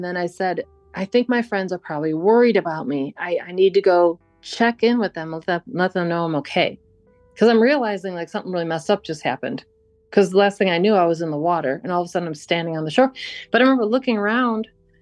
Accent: Buffalo, New York, United States; I'm from this Buffalo, New York area, but my family is Canadian. So my mom's side, it's all like we're half Canadian.

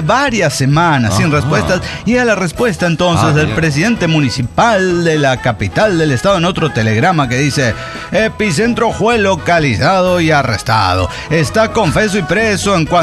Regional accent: Poncitlán, Jalisco, Mexico; por incluir 2 veces a mi pueblo Poncitlán en el mapa

